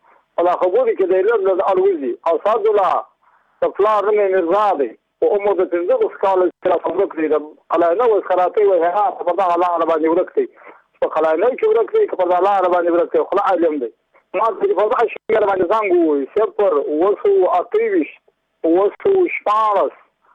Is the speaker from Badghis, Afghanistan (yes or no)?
yes; Muqur, Badghis, Afghanistan; زه بخښل د بادغیس ولایت یم، د مکو د ولسوالۍ یم. … مې ورک دی. په عمر د 15 کال دی.